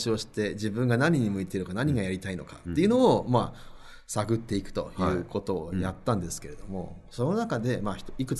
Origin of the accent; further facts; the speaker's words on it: Yamanashi, Japan; まあ私地元が山梨なので、まあ、地元に戻って仕事をするのもいいのかなというところもあって